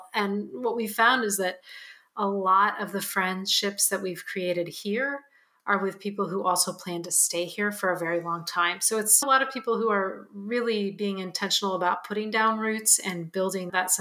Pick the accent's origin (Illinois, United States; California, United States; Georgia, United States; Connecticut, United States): California, United States; So I'm actually from California, which is on the other side of the country. So it's on the West Coast.